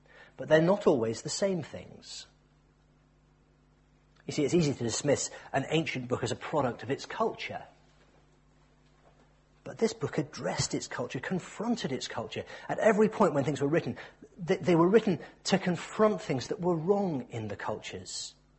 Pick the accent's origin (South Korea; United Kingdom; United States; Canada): United Kingdom; Cardiff, Wales; born there; You see, I was born in Cardiff.